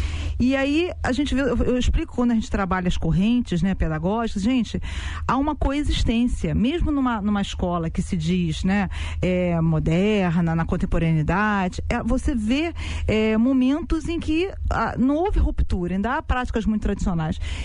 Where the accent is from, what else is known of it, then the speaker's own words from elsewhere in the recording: Rio de Janeiro, Brazil; Eu sou nascida e criada na Baixada Fluminense, meu pai mecânico, minha mãe dona de casa